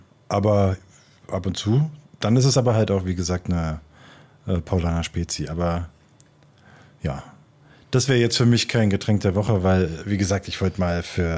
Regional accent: Berlin, Germany; ich als Berliner total gerne Fassbrause trinke und damit halt auch total viel in der Kindheit mit zu tun hat, also aufgewachsen bin damit

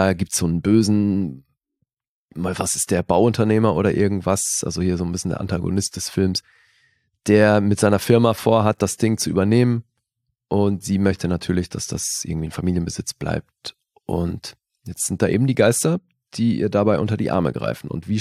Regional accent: Switzerland; born there; für mich als gebürtiger Schweizer natürlich auch eins der Schweizer Aushängeschilder.

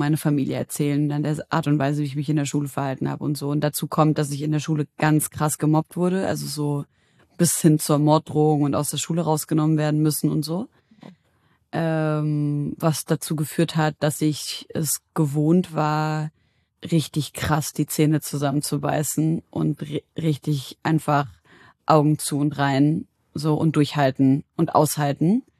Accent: Syria; seit über 10 Jahren herrscht in meiner Heimat Syrien Krieg.

